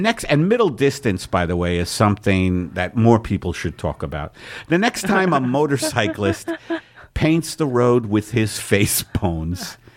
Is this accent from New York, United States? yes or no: yes; New York, United States; now in Los Angeles, United States; I love theater. I'm from New York.